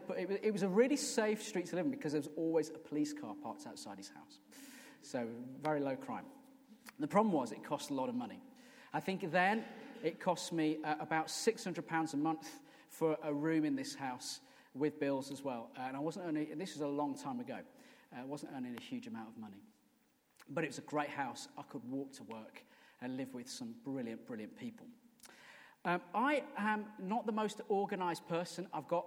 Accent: United Kingdom; But that's okay, because we're British.

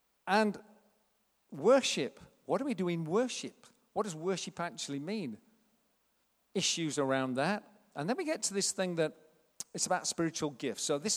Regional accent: Sheffield, Yorkshire and the Humber, United Kingdom; We're from Sheffield, it's all about love.

